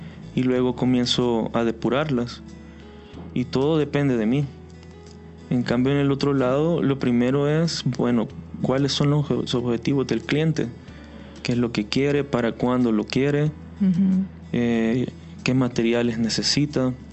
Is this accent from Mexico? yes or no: no; El Salvador; uno como salvadoreño pensando, me va a pasar algo aquí, ¿verdad?